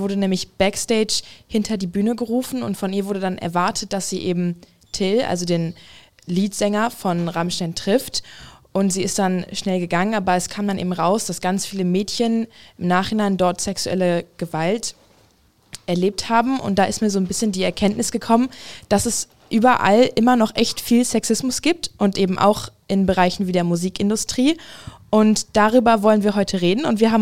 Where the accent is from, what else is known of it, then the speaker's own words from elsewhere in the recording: Essen, North Rhine-Westphalia, Germany; ich bin 17 Jahre alt und Jugendreporterin. Ich komme aus Essen.